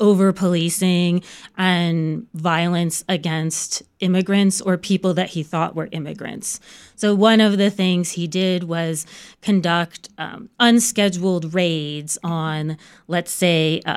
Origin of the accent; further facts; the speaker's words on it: Texas, United States; And I grew up in Texas. So when someone said the word sheriff, I immediately thought of someone like John Wayne or the cast of Tombstone.